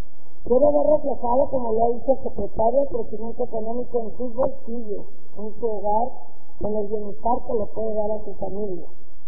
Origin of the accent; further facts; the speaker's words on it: Acaponeta, Nayarit, Mexico; Yo deseo dar resultados en mi zona norte, que yo soy de Acaponeta, lo repito